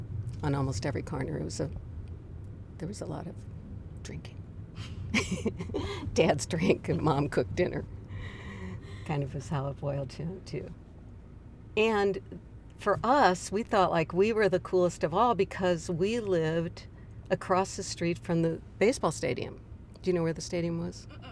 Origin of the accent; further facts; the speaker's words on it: St. Louis, Missouri, United States; I'm proud to say I'm from North St. Louis.